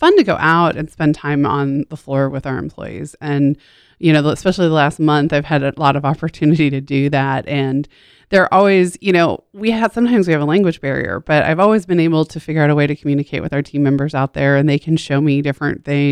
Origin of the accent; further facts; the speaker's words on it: United States; Well, I'm from Seward County where I grew up